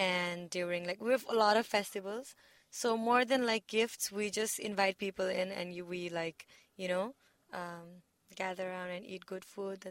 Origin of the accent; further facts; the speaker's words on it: Nepal; I mean, I am from Nepal, and here too, like in my country too